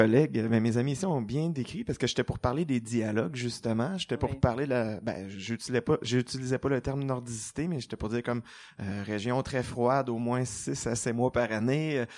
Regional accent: Quebec, Canada; En tant que Québécois, on dit oui, on écrit aussi sur nous et pour nous.

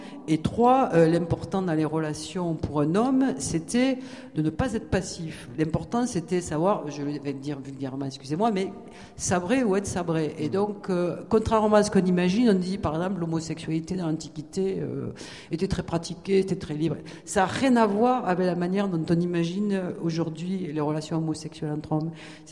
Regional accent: Provence-Alpes-Côte d'Azur, France; Je suis provençale, hein, je précise.

